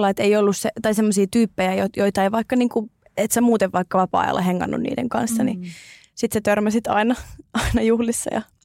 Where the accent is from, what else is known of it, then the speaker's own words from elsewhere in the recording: Oulu, North Ostrobothnia, Finland; aina kun Oulussa on ne luonnollisesti, mistä olen kotoisin, niin siellä ei ole mitään omaa huvipuistoa